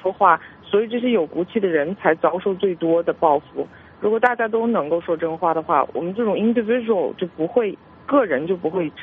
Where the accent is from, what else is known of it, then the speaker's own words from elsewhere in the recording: Canada; 我是加拿大人